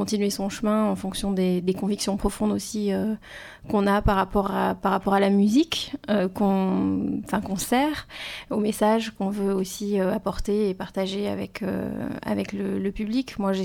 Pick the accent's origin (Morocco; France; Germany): France; je suis française